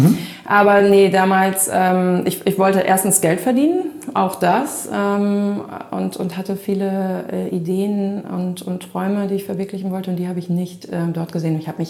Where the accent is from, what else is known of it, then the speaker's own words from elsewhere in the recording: Melle, Lower Saxony, Germany; Ja, ich bin in Melle groß geworden, als älteste von 4 Kindern. Melle ist bei Osnabrück, zwischen Osnabrück und Bielefeld.